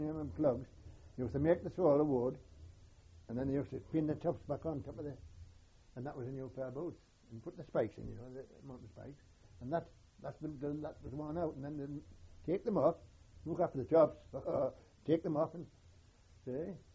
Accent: Durham, North East England, United Kingdom; There was six of us. There was I'd call it courts. I was only Durham.

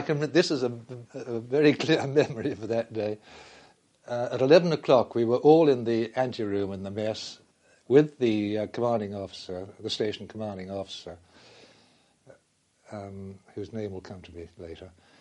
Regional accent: Haddenham, South East England, United Kingdom; born there; I was born at Haddenham in Buckinghamshire.

